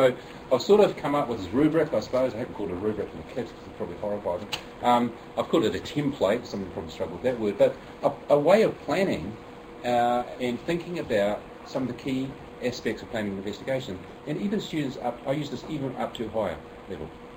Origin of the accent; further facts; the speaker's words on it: New Zealand; I'm not from here, I'm actually from New Zealand